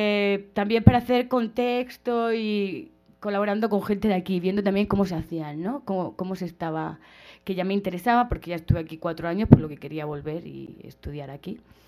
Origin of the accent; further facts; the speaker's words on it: Murcia, Region of Murcia, Spain; ellas de Murcia, de donde yo soy